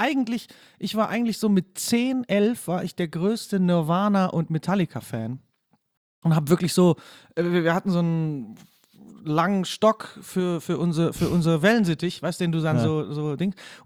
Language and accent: German; Wrocław, Lower Silesian Voivodeship, Poland; born there; Ich bin in Breslau geboren.